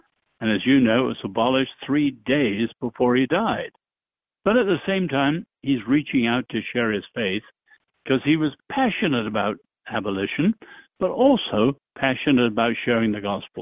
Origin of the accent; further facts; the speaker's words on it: England, United Kingdom; now in United States; So I am an English, I'm a European evangelical. We stand proud.